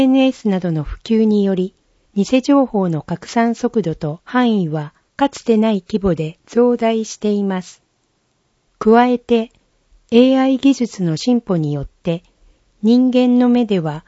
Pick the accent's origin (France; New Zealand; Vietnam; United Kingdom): New Zealand; Christchurch, Canterbury; 私の故郷クライストチャーチでは